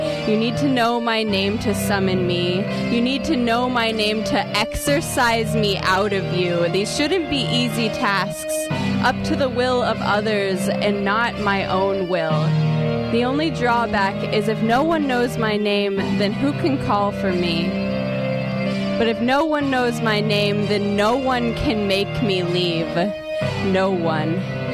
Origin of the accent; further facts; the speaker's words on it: Bellingham, Washington, United States; We're from Bellingham, Washington.